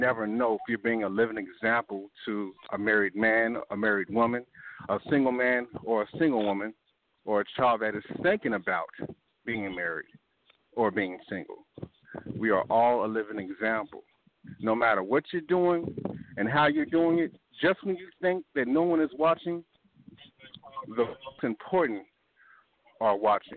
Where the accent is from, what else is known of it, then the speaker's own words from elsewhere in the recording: Austin, Texas, United States; My wife is from California. I'm from Austin, Texas.